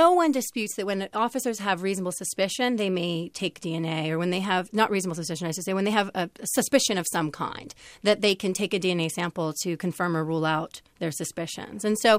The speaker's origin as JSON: {"language": "English", "region": "New York", "country": "United States", "said": "my home state of New York"}